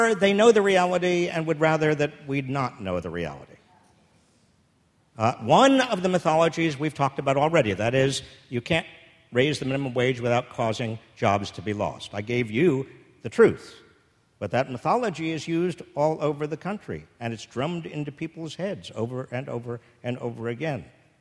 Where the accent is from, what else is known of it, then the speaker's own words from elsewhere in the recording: Massachusetts, United States; Well, you see, I'm from Massachusetts, and we're all under 5 feet tall.